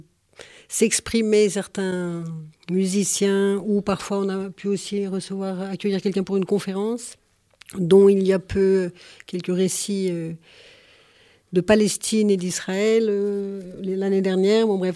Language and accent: French; Auvergne-Rhône-Alpes, France; Justine, et moi-même, autre cuisinière, on est originaires toutes les deux du Dauphiné